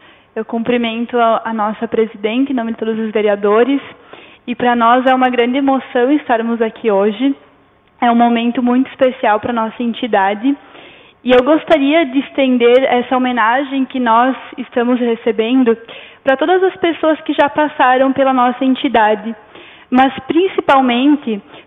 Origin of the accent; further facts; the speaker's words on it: Rio Grande do Sul, Brazil; quando nós somos gaúchos